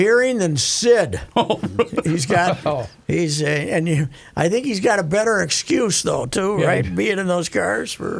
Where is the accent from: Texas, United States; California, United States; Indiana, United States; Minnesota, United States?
Minnesota, United States; Penny accusing me of being a communist because I was from Minnesota when I was in Australia.